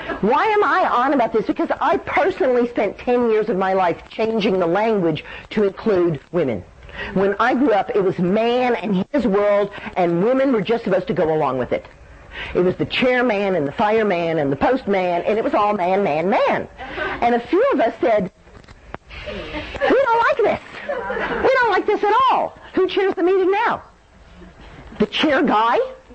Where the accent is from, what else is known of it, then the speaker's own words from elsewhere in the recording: Dallas, Texas, United States; I grew up in Dallas in the 50s